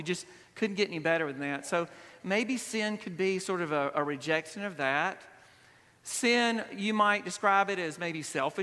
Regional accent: Brookhaven, Mississippi, United States; He recently did one on my hometown, Brookhaven, and it was really, really good.

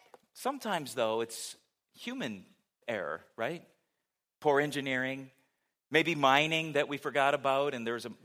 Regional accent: California, United States; growing up in California, it's funny, if you grow up there, you expect, they joke around about the season in California.

